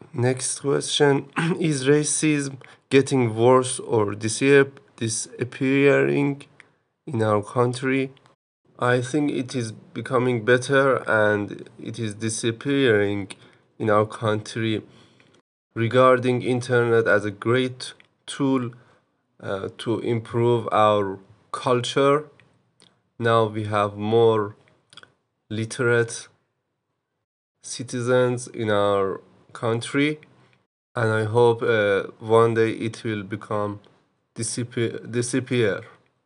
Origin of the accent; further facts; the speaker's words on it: Iran; English is a second language; and when I say I'm from Iran, they change their behavior